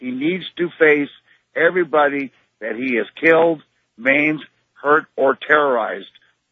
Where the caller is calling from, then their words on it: Nashville, Tennessee, United States; I'm calling from Nashville, Tennessee, WLAKC, 1510 AM.